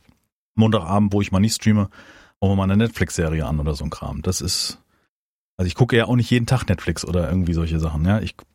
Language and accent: German; Frankfurt, Hesse, Germany; ich komme ja aus Frankfurt, da ist der Hessische Rundfunk